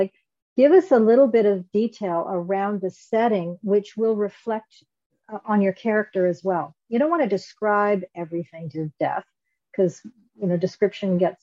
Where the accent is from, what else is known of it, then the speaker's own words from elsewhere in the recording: Canada; I'm Canadian, so I say Z.